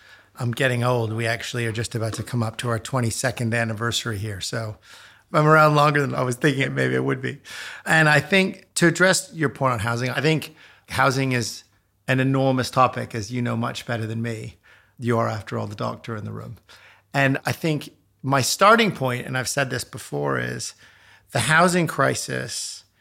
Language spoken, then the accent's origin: English; Toronto, Ontario, Canada; I'm Canadian by background. I grew up in Toronto.